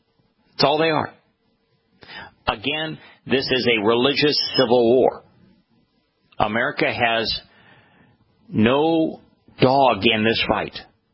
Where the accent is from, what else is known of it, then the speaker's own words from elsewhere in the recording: United States; And as an American, it is illegal to pay the ransom.